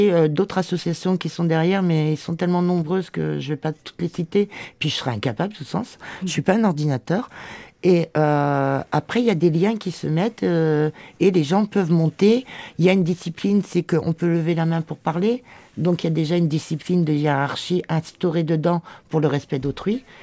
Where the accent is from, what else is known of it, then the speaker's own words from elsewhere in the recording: Provence-Alpes-Côte d'Azur, France; moi, je viens du Var